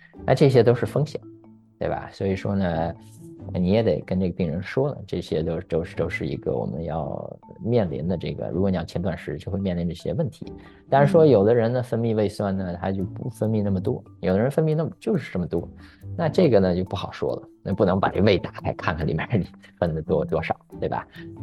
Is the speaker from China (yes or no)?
yes; Tianjin, China; 我是天津人